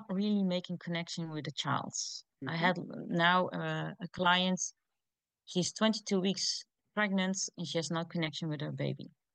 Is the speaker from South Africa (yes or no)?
no; the south, Netherlands; also born or lived in Germany / Amsterdam; I came from Germany back to the Netherlands. I come from the south, and I moved back to Amsterdam.